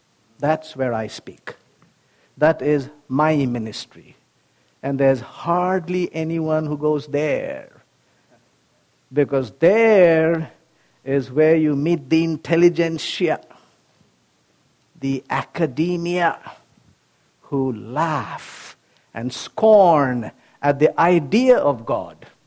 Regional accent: India; now in United States; A medical doctor, born and brought up in India, and then came to the United States.

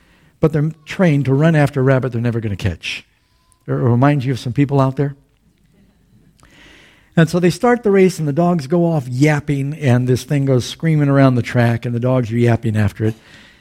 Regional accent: Florida, United States; I grew up in Florida, and they have these dog races there.

